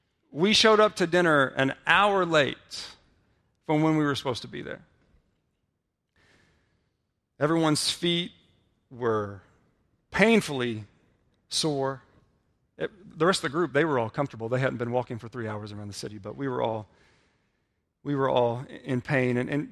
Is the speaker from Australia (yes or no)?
no; LaGrange, United States; I'm from LaGrange, a city of 8,000 people.